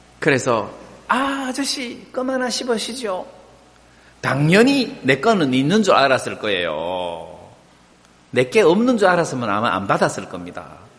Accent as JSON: {"language": "Korean", "region": "Daegu", "country": "South Korea", "accent": "Gyeongsang", "said": "저는 대구 경상도 사람이라 광주 가서 살면 이게 언어가 딱 표가 나잖아요. 저 경상도 사람이구나."}